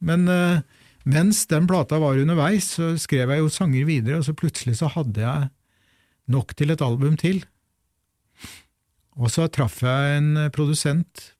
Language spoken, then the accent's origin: Norwegian; Fredrikstad, Østfold, Norway; jeg I sin tid ble født og vokste opp I Fredrikstad, I nærheten av Gamlebyen